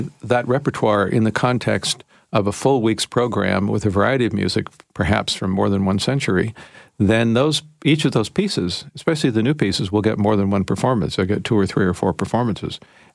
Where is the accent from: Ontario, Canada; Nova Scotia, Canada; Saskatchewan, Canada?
Ontario, Canada; Toronto; also born or lived in United States; Because I spent most of my career in the United States of America. I grew up in Toronto. I grew up with this orchestra.